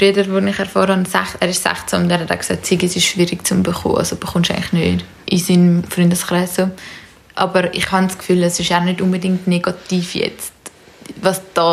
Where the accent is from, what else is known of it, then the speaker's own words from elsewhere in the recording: Zurich, Switzerland; wir sind ja in Zürich aufgewachsen